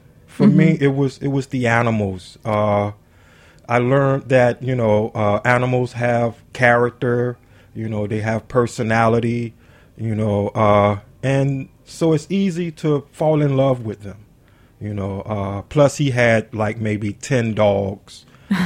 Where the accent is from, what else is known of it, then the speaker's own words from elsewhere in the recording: Selma, Alabama, United States; I'm from Selma, Alabama, and my family had a family farm.